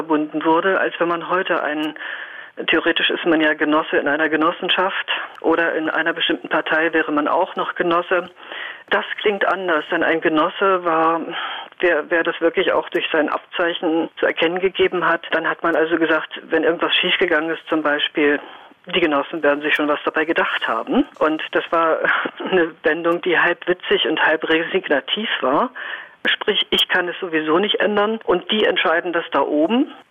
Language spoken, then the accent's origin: German; Northern Germany, Germany; Ich komme aus dem Norden